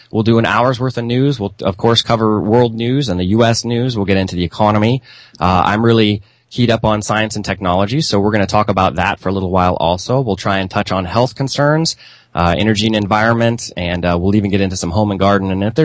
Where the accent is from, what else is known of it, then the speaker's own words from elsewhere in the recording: Missouri, United States; But I grew up here in the Midwest. I still live here in the Midwest.